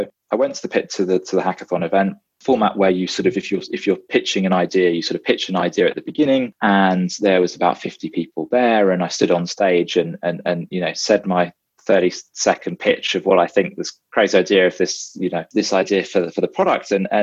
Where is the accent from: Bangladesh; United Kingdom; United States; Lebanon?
United Kingdom; as a Brit and a kind of a domestic student